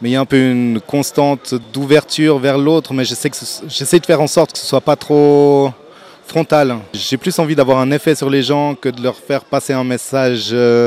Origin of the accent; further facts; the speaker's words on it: Neuchâtel, Switzerland; Parce que j'ai grandi à Neuchâtel, c'est un chouette festival.